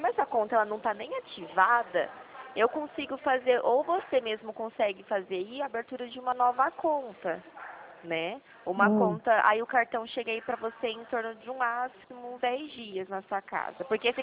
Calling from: São Paulo, Brazil; Eu falo, amiga, aqui de São Paulo, né?

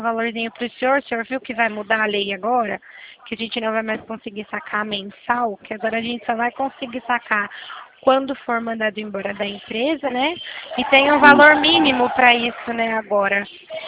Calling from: Araras, São Paulo, Brazil; E a gente tem no Brasil todo, mas eu falo aqui de Araras.

